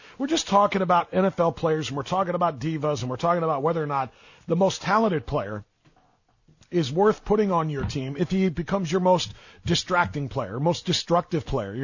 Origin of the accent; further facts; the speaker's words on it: Cleveland, Ohio, United States; I grew up in Cleveland, right? So I was a Cleveland Browns guy